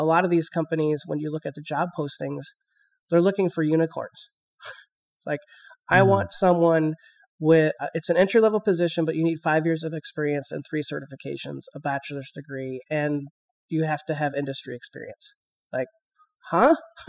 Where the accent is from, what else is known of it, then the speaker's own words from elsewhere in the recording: Iowa, United States; we're hayseeds from Iowa, so you know, we might be a little bit secluded.